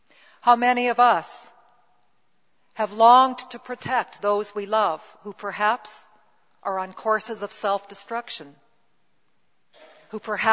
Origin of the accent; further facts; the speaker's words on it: Castlegar, British Columbia, Canada; in my hometown in Castlegar, British Columbia